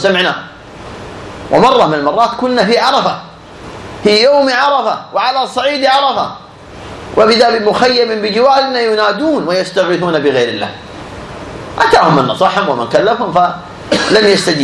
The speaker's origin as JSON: {"language": "Arabic", "region": "Eastern Province", "country": "Saudi Arabia", "said": "خاصة اللي نحن سمعناهم حنا عندنا في الشرقية"}